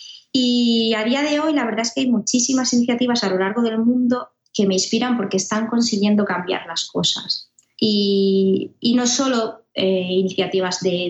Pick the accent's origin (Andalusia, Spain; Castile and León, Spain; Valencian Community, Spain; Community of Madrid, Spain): Valencian Community, Spain; Alicante; en mi caso que yo soy de Alicante, pues en la Comunidad Valenciana